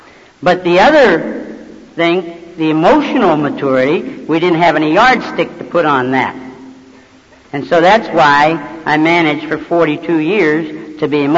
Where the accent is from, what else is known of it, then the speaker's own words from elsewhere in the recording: Houston, Texas, United States; I have worn out I don't know how many groups in my hometown of Houston the last few months